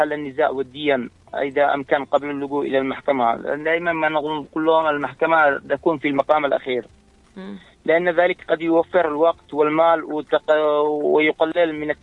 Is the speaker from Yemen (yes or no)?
yes; Yemen